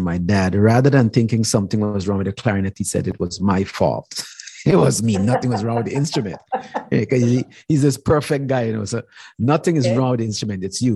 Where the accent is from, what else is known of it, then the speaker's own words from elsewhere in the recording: Guyana; But growing up in Guyana, I started doing piano lessons.